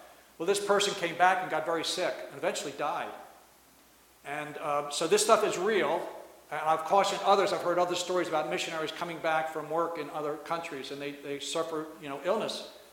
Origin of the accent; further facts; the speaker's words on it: Ireland; some things kind of made sense in my own heritage as an Irish person